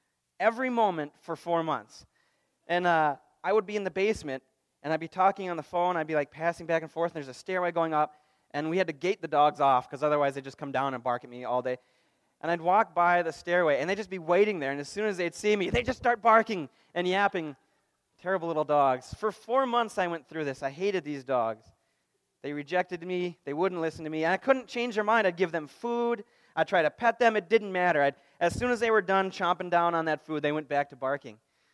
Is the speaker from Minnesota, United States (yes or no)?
yes; Minnesota, United States; Sarah's family is from St. Louis, and we're from Minnesota